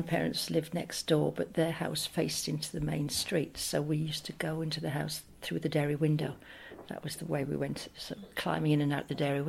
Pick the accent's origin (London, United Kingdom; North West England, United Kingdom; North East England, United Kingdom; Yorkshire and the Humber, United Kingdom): Yorkshire and the Humber, United Kingdom; Askrigg; moved away as an adult; I was born and brought up in Askrig at the top of Wensleydale.